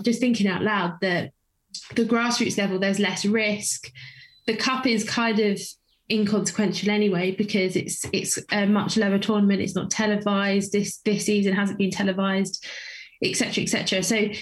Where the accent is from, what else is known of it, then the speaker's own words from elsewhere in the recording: United Kingdom; I'm British